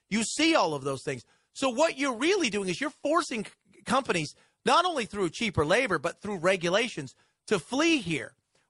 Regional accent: Los Angeles, California, United States; when I grew up in Los Angeles. So when I was a kid, you'd get the weather you know, on television and the radio and stuff.

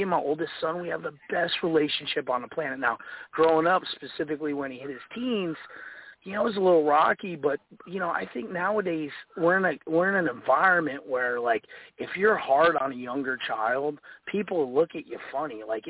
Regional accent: New Jersey, United States; now in Louisiana, United States; I'm not from Louisiana originally. I'm from Jersey and I wrestled in New Jersey.

